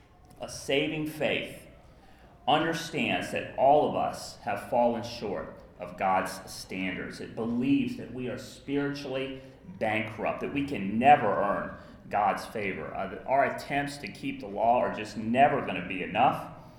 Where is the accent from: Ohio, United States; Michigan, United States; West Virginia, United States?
West Virginia, United States; grew up in a small town in West Virginia in the United States. Now, there were lots of churches in my hometown.